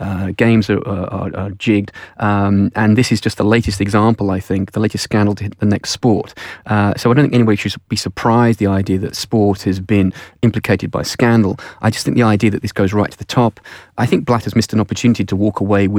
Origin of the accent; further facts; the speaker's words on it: Birmingham, West Midlands, United Kingdom; I grew up in Birmingham